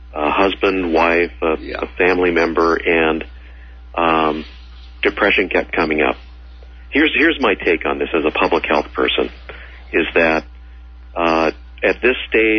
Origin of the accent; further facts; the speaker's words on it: Austin, Texas, United States; born there; I was born in Texas, Austin, Texas.